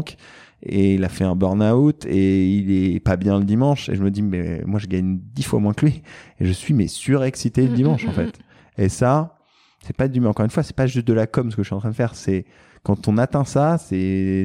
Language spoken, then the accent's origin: French; France; on a un privilège de ouf, on est français